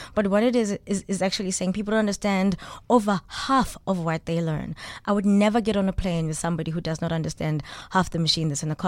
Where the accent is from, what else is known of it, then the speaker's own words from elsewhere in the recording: Soweto, Gauteng, South Africa; I'm a product of South Africa. This is where I am. I'm from Soweto in Johannesburg, where I had to take a 2-hour taxi ride to go to the other side, which is the northern suburbs